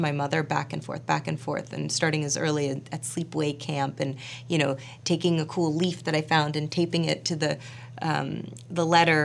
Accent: New York City, New York, United States; I mean, I grew up in New York City, and my mom is sort of this stunning kind of patrician blonde

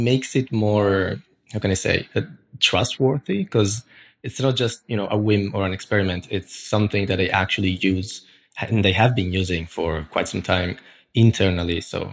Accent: Turin, Piedmont, Italy; moved away as an adult; now in Berlin, Germany; So I'm originally from Italy, from Turin, where the Joy-Con Italy is generally hosted.

